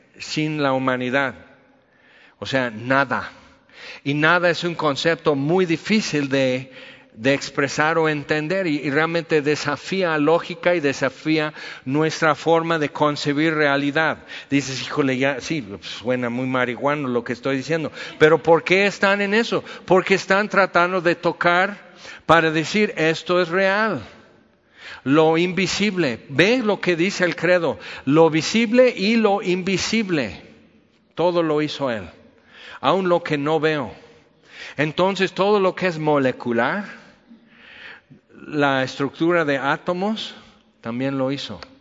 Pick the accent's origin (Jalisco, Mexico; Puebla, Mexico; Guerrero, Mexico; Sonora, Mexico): Puebla, Mexico; y yo soy poblano, ¿y qué?